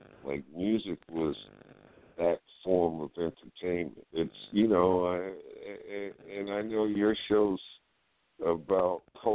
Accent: Queens, New York, United States; Look, we talked about growing up in Queens. I played high school basketball, and I thought I had some game.

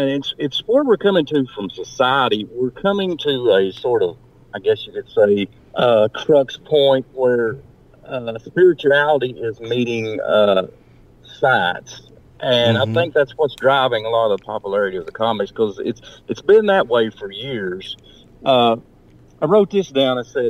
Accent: Tennessee, United States; I'm from Tennessee.

